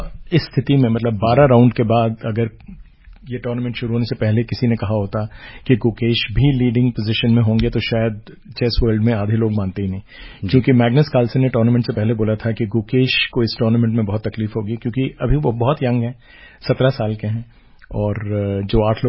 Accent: India; क्योंकि मैं इंडियन हूं

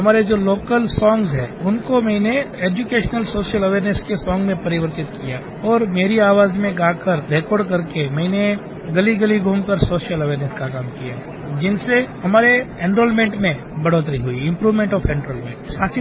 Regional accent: Gujarat, India; मैं गुजरात स्टेट से बिलोंग करता हूँ।

